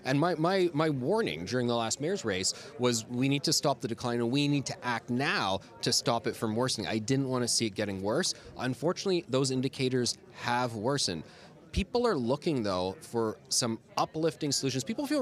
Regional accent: Toronto, Ontario, Canada; I grew up in Toronto. I'm a Toronto kid, a great teen years, university years, roaming about the city, and it's not the same.

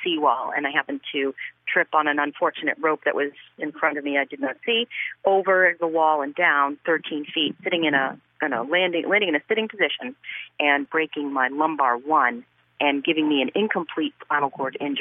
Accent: Marblehead, Massachusetts, United States; I'm from Marblehead, Mass.

